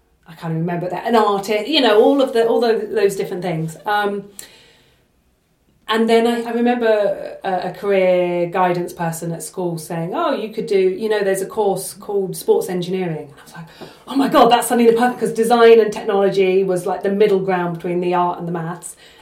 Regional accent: Folkestone, South East England, United Kingdom; So I grew up in Folkestone.

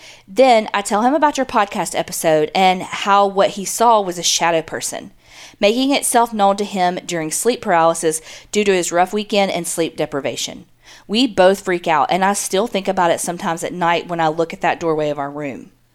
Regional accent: United States; moved away as an adult; now in United Kingdom; Side note, I'm American, but I live in Scotland now since my fiancé is Scottish

